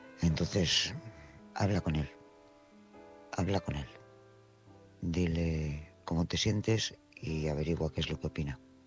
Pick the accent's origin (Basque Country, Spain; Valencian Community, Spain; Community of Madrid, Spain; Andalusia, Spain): Basque Country, Spain; Bilbao; soy de Bilbao.